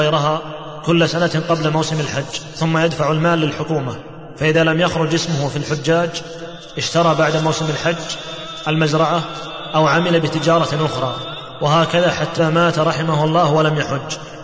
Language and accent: Arabic; Mecca, Makkah Province, Saudi Arabia; فلما تعرفنا على بعض وذكرت لهم اسمي وأني من مكة